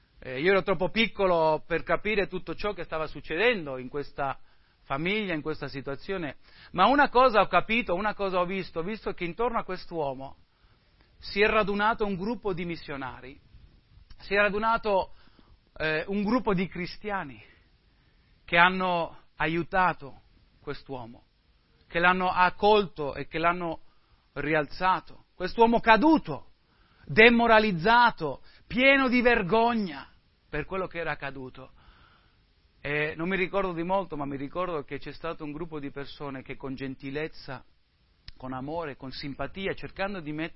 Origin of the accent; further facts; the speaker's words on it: Madrid, Community of Madrid, Spain; io sono cresciuto in Spagna, sono cresciuto a Madrid, in un contesto missionario.